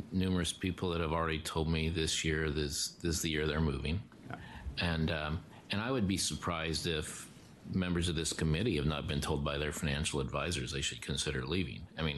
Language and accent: English; Idaho, United States; because I grew up in Idaho. I decided not to move across the border when I moved, and so I live on the Idaho side, have for all my life.